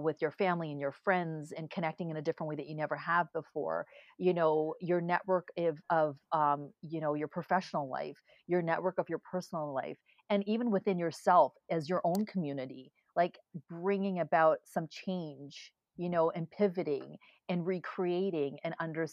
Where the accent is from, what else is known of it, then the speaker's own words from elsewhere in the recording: Canada; Well, I'm Canadian. I grew up in Canada. I went to school here. I have a very large family